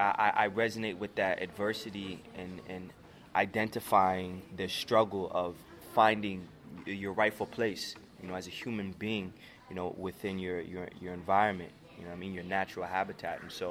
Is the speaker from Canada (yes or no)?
yes; Scarborough, Ontario, Canada; because growing up in Scarborough, you know what I mean, it was similar to, you know what I mean, with those same life circumstances that these characters had in the script.